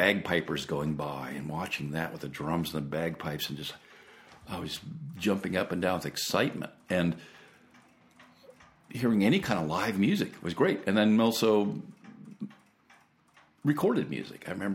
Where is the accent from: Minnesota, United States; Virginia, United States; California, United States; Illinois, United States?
California, United States; Pasadena; Yeah, I remember, well, I grew up in Pasadena